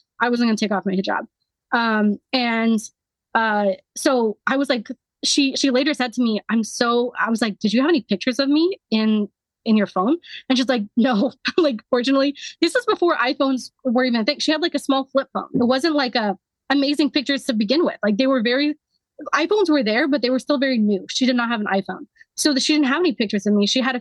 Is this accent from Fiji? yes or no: no; United States; I'm Pakistani and I grew up in America. That's it.